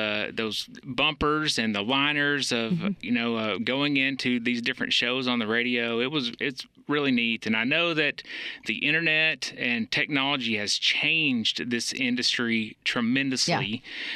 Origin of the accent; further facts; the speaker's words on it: McMinnville, Tennessee, United States; Well, my background is, like I said, I grew up in McMinnville.